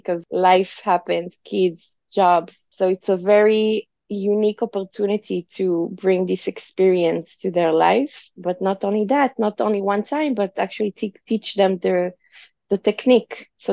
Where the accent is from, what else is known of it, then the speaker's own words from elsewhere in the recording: France; because I'm from France originally, so I do have family there, friends who have connections.